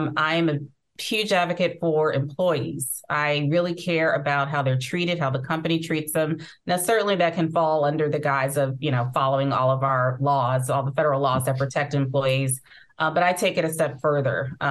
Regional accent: Staten Island, New York, United States; also born or lived in Midwest; Originally from the Midwest, but raised in Staten Island, New York during my formative years.

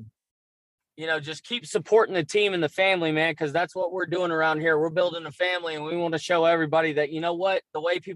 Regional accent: the South, United States; But to make it short, I am a man who has grown up and been born and raised in the South.

